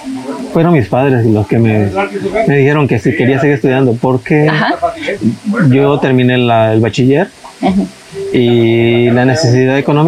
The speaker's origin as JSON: {"language": "Spanish", "town": "Tapachula", "region": "Chiapas", "country": "Mexico", "said": "Bueno, yo soy originario de Tapachula, Chiapas."}